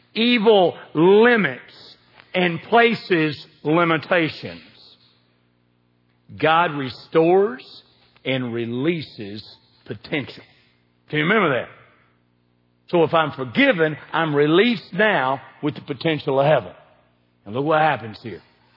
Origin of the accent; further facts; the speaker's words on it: Kentucky, United States; If I'm in New York, guess how I talk? Like I'm from Kentucky. I'm not ashamed of it. I'm not ashamed from being from the South. I'm from the South. I'm not from the East Coast.